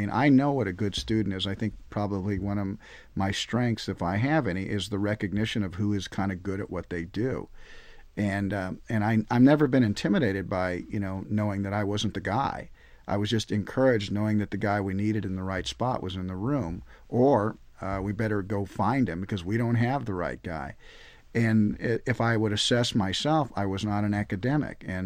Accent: Compton, California, United States; I was born in Compton, lived for first 7-8 years, and then kind of moved around a lot. Went to 4 different high schools

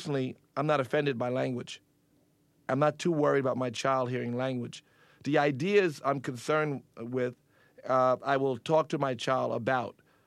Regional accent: United States; I'm an American. I've been born here my whole life.

